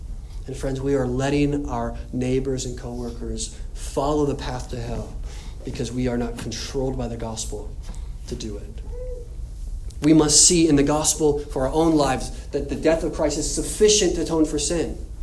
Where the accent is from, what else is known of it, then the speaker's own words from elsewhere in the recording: United States; now in Iceland; as an American in Iceland